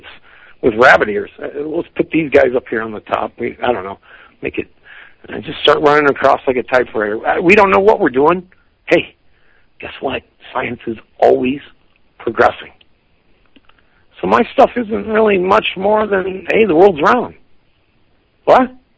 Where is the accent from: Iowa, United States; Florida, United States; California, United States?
Iowa, United States; Sioux City; born there; I'm Midwest Native American. I was born in Sioux City, Iowa. Our reservation is out of Minneapolis, or out of Minnesota.